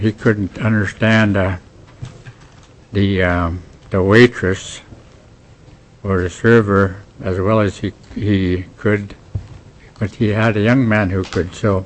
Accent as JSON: {"language": "English", "town": "Dillingham", "region": "Alaska", "country": "United States", "said": "I'm from Dillingham, Bristol Bay area."}